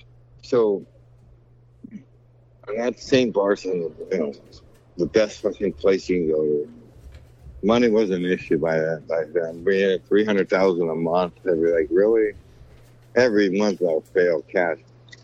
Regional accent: Garden Grove, California, United States; California, by Angel Stadium. I used to ride my bike to Angel Stadium every night.

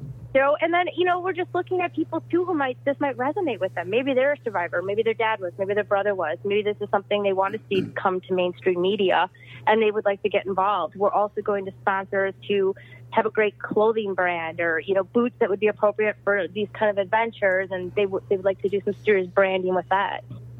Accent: Wisconsin, United States; I'm actually from Wisconsin, and at the moment I'm in Toronto

